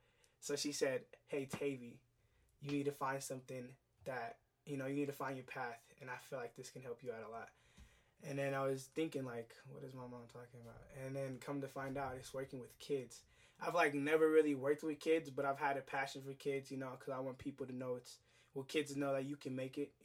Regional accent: Denver, Colorado, United States; also born or lived in Jamaica / North Carolina; I'm from North Carolina, but I was raised in Denver, Colorado.

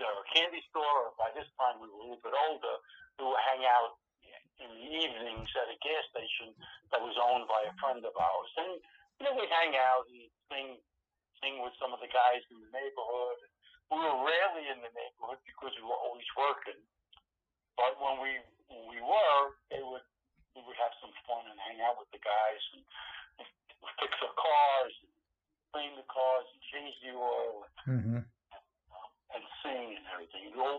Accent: Brooklyn, New York, United States; Well, at the time, again, growing up in Brooklyn, we already had

